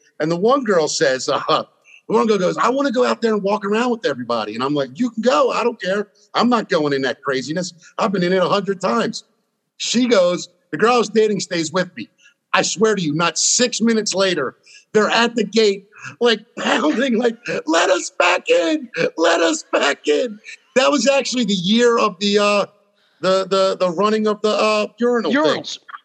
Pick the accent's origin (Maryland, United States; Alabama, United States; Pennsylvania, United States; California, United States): Maryland, United States; Baltimore; I said, I'm actually from Baltimore, man. We have the Preakness.